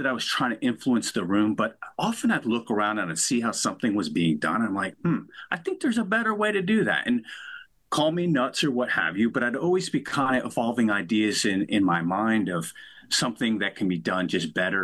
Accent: Honesdale, Pennsylvania, United States; I grew up in a rural little town called Honesdale, north of Scranton. I am one of four. I am second in the pecking order with two sisters and a brother.

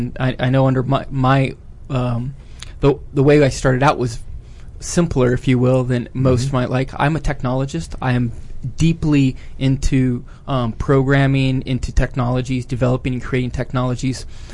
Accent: South Dakota, United States; I was out in the middle of the prairie. It's pretty much the same way there, you know. Growing up in South Dakota, you always depend on your family.

